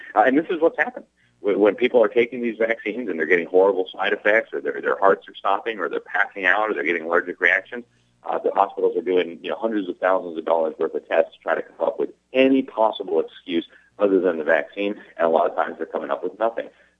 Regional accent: Miami, Florida, United States; In Miami, in my hometown, more than half of the frontline doctors and nurses refused to take this shot from hell.

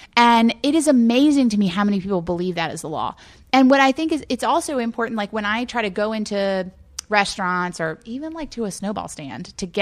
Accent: Baton Rouge, Louisiana, United States; And I grew up in Louisiana. Like, I'm not talking about California. I grew up the road in Baton Rouge

